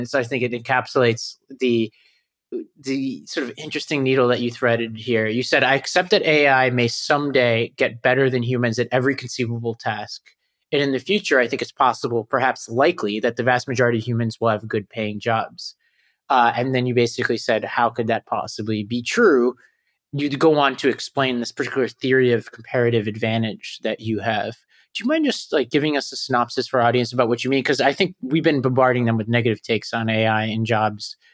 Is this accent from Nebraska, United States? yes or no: no; Staten Island, New York, United States; I grew up in Staten Island. Yes, people would call me names and stuff, but that was about it. I haven't had that much trouble because of my heritage.